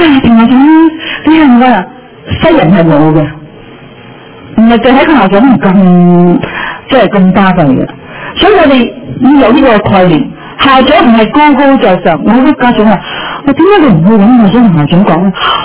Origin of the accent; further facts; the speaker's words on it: Canada; 因為我哋加拿大人咧認為咧。我哋一定要請佢自己本土人先